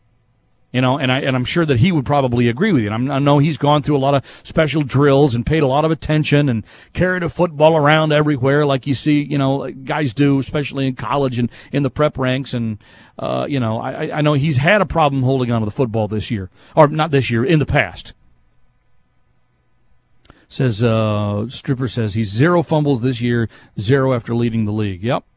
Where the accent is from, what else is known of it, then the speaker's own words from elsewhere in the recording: Texas, United States; moved away as an adult; I worked in the San Antonio area. I'm from the Dallas-Fort Worth area. I went to school in Austin.